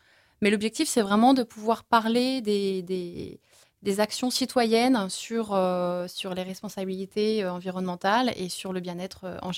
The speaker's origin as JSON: {"language": "French", "town": "Île d'Yeu", "region": "Pays de la Loire", "country": "France", "said": "ce qui n'est pas énorme, surtout quand on vient de l'Île-Dieu, je pense qu'on est plutôt habitué."}